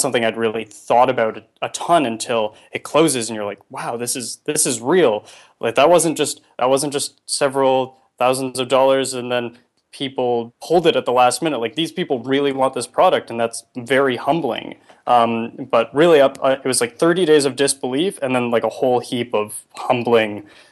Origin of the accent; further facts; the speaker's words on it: Toronto, Ontario, Canada; Well, actually, I grew up in Toronto, and every time that I'd been going home for the holidays, I had seen a new store very near my house